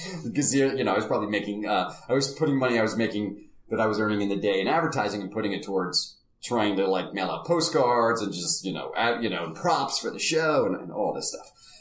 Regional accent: New Jersey, United States; I grew up in New Jersey, and my folks would take us to see Broadway shows.

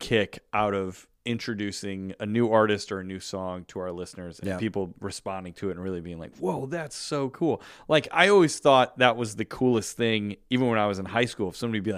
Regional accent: Chicago, Illinois, United States; It's a Chicago one.

